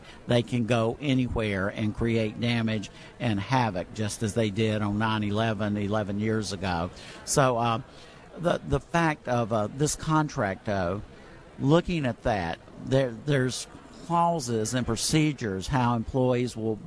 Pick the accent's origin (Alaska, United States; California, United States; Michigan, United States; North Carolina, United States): North Carolina, United States; the folks in Maryland, which is now my home state, originally North Carolina was